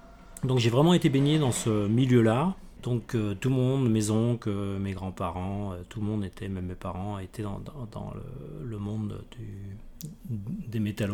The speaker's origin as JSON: {"language": "French", "town": "Saint-Joachim", "region": "Pays de la Loire", "country": "France", "said": "Se trouve entre Guérande, avec des magnifiques petits villages d'où je viens, de Saint-Joachin et Saint-Malo de Garsac. Tout petit village."}